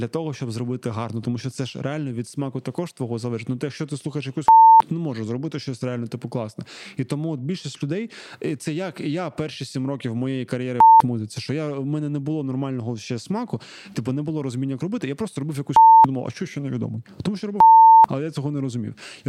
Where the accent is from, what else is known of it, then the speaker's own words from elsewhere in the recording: Kharkiv, Kharkiv Oblast, Ukraine; я з Харкова, вибачте, тому я можу таке казати.